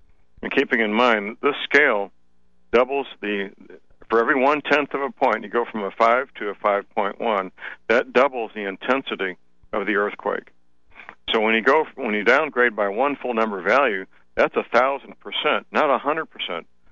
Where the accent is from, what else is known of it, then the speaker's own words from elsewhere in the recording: St. Louis, Missouri, United States; I'll go to my hometown, St. Louis, Missouri, because I know it very well.